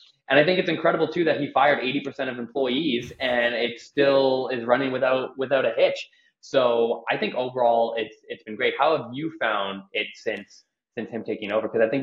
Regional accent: Canada; You know, and I'm Canadian too, to mention.

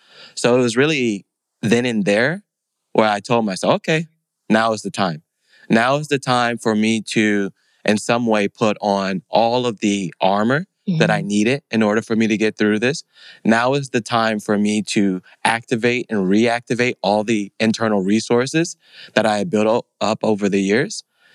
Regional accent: Chicago, Illinois, United States; Growing up in Chicago, there's always been a talk with God.

